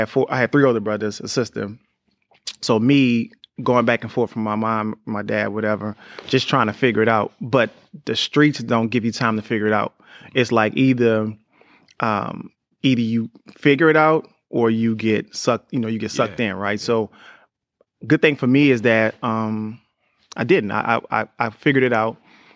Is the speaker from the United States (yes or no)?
yes; New Orleans, Louisiana, United States; I mean, me growing up in New Orleans was crazy because I was the youngest, but I think back then, I just had to fight, man.